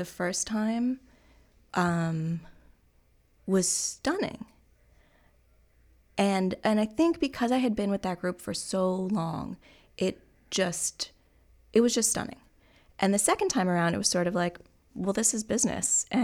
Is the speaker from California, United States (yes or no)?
no; Long Island, New York, United States; I mean, I grew up on Long Island, so, you know, really familiar with all of the big New York media brands.